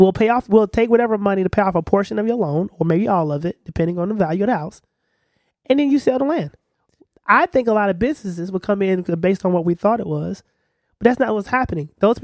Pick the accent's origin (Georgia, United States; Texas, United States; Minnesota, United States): Georgia, United States; you know, because we're from Georgia, so that's the thing.